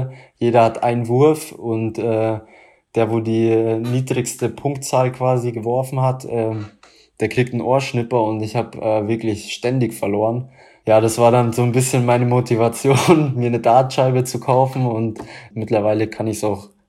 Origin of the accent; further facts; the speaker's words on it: Munich, Bavaria, Germany; ich bin zur Schule in München gegangen. Von daher ist es einfach meine Geburtsstadt und für mich die schönste Stadt Deutschlands.